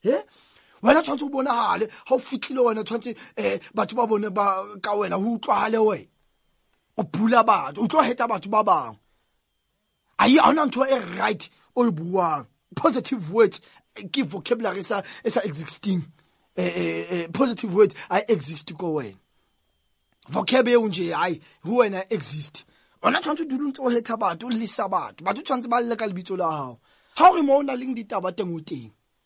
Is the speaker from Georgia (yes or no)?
no; Angola; I'm from Angola. I'm from Angola.